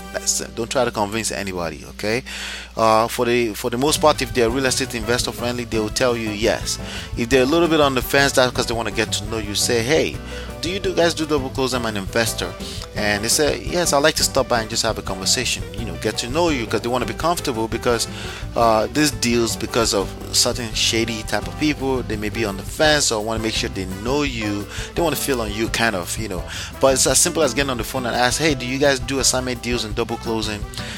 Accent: Texas, United States; born there; Okay. Well, I have two home states. I was born in Texas. I live in New Jersey. My home state is New Jersey.

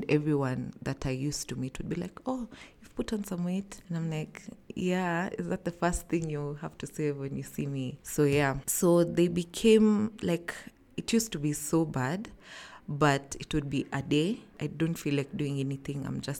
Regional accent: Nairobi, Kenya; I'm from Nairobi, Kenya.

